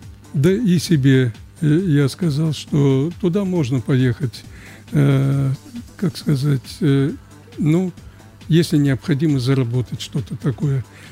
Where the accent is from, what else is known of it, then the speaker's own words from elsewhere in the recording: Saint Petersburg, Russia; Я ведь коренной ленинградец в моей судьбе. Я родился здесь.